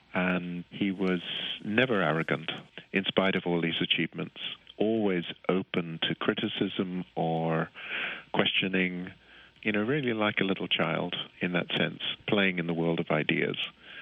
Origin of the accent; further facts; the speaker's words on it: South Africa; I'm South African.